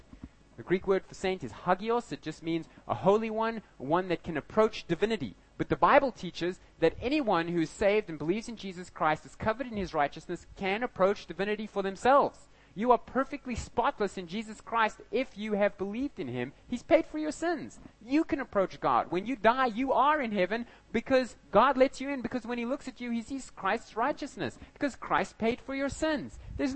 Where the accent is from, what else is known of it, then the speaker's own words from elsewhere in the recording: South Africa; because I'm South African, I didn't have the right visa to get into Turkey